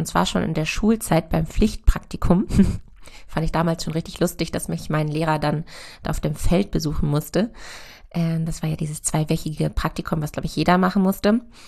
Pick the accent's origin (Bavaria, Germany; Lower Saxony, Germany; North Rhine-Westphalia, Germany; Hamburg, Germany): Lower Saxony, Germany; Hanover; ich komme aus Hannover und bin auf einem konventionellen Ackerbaubetrieb groß geworden.